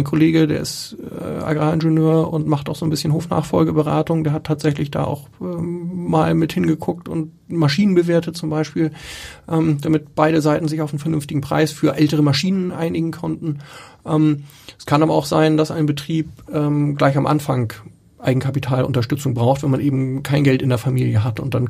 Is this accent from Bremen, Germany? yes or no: no; Schleswig-Holstein, Germany; also born or lived in Hamburg; ich bin in Schleswig-Holstein auf dem Dorf aufgewachsen, habe dann in Hamburg gewohnt und bin irgendwann wieder aufs Dorf gezogen